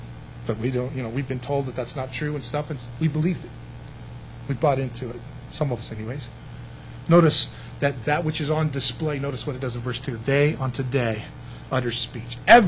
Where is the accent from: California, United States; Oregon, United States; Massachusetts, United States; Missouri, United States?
California, United States; also born or lived in Denver, United States; It's happening in California, my home state. I was born in Denver, but you get the idea. I grew up in there, right?